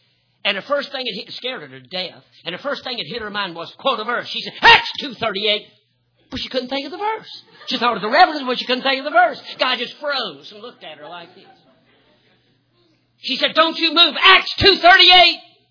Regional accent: North Carolina, United States; now in Iowa, United States; And I'm from North Carolina. I've spent 39 winters in Iowa, but I'm a southern redneck.

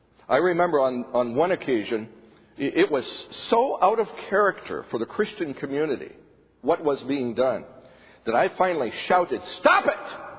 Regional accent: Chad; also born or lived in Central African Republic; In the center of Africa, where I was raised in Chad and Central African Republic, it was not abnormal.

